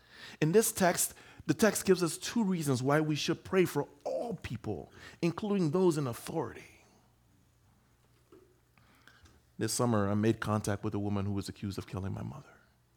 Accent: Liberia; When I was a boy, I grew up in West Africa, Liberia, West Africa. I'm born there.

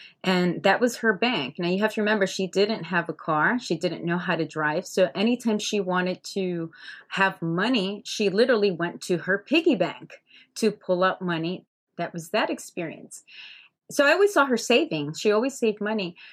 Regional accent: Hialeah, Florida, United States; I grew up in Hialeah, Florida, and out there, there was a flea market, Pulguero.

